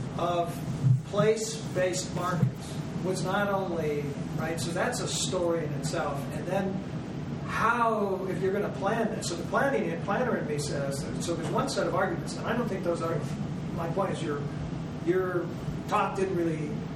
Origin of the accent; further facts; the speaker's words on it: Texas, United States; when I was a kid, growing up in Texas, there were no, I never saw a periodic market until I went to Europe, right?